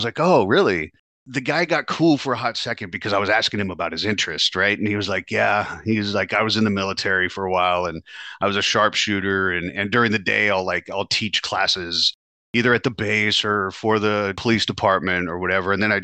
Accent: California, United States; I was like, no shit, I'm from California.

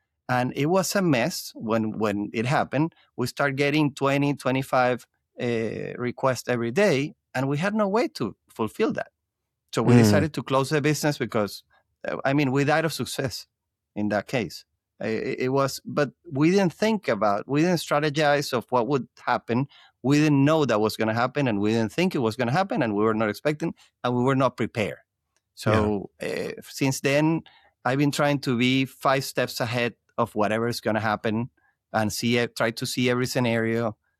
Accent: Venezuela; moved away as an adult; now in United States; I'm originally from Venezuela. So my wife and I got married and decided to move to the US.

